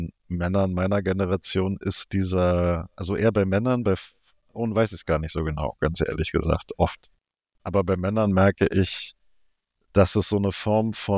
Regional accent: East Germany, Germany; ich bin teilweise in der DDR noch groß geworden.

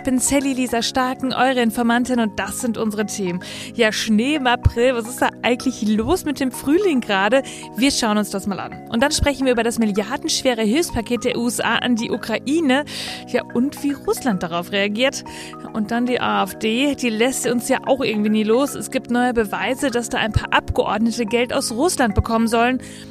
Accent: North Rhine-Westphalia, Germany; in Ostwestfalen-Lippe, da komme ich ja her, meine Heimat also

